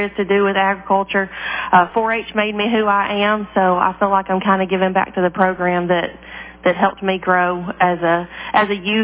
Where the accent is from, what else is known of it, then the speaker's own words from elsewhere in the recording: Texas, United States; So a little bit about me is obviously I grew up in Texas if I worked for AgriLife, and moved here, love it here, no plans to go back.